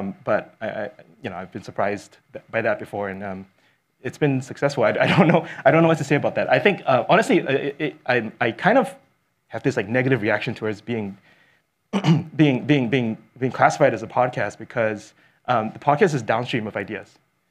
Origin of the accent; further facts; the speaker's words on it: Singapore; moved away as an adult; now in United States; I'm from Singapore.